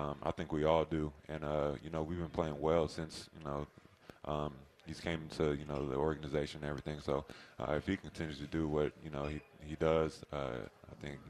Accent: California, United States; No, it's not new, but then again, I'm from California, so I do appreciate the sun.

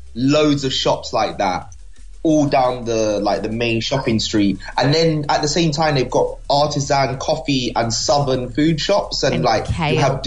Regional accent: United Kingdom; it's in my hometown in the UK.

